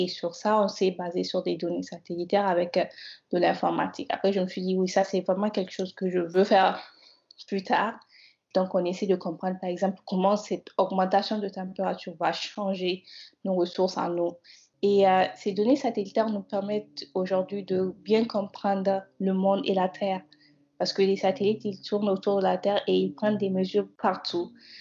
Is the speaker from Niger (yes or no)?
yes; Zinder, Niger; Je suis née à Zinder, c'est une ville du Niger qui est très connue pour des problèmes en eau.